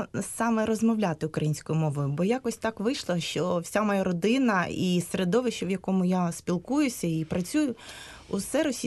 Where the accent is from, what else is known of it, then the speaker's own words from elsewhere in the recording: Kyiv, Ukraine; Так, я саме киянка, я вивчала українську тільки у школі. А потім вже навчалася російською